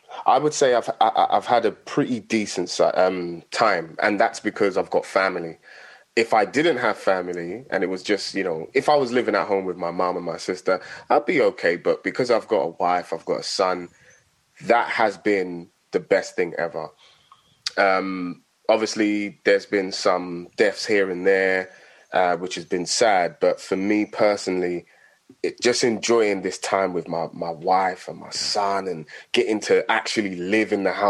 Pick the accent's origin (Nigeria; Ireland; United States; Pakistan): Nigeria; Like, I'm Nigerian as well, like, and, you know, my mum never told me about this artist.